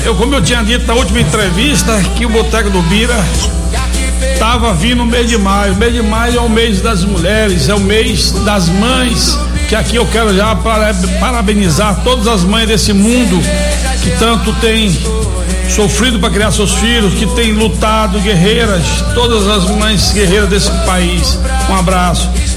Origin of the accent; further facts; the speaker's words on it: Itaberaba, Bahia, Brazil; now in Barreiras, Brazil; Na verdade eu sou da região de Itaberaba, mas eu conheço a minha Barreiras.